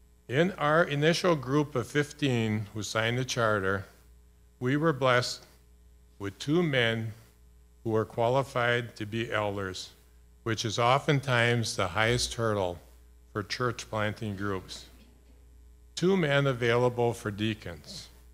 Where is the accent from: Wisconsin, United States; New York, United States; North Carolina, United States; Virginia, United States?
Wisconsin, United States; Oostburg; now in Milwaukee, United States; We grew up in Oostburg.